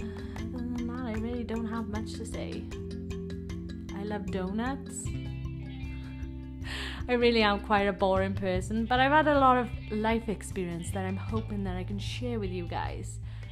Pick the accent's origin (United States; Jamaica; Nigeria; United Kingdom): United Kingdom; Wales; I am from Wales in the UK, South Wales.